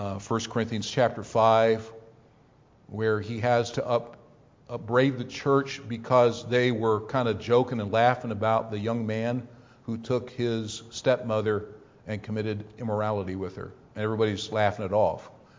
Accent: United States; Yeah, I'm from the Italian section, or this and that. I'm just an American, that's all.

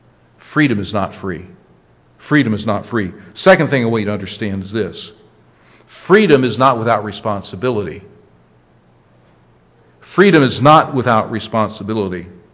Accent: United States; So you know what? While I have influence as an American, I need to fulfill my responsibility.

